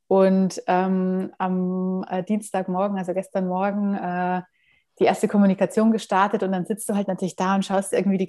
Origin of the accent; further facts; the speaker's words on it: Munich, Bavaria, Germany; ich bin aus München